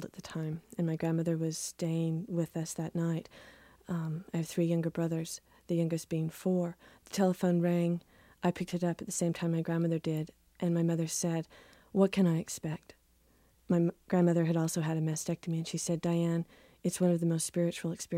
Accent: American Southwest, United States; born or raised there

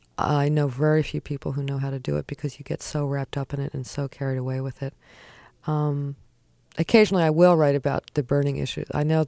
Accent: Philadelphia, Pennsylvania, United States; Yeah. Yeah, I'm from Philadelphia.

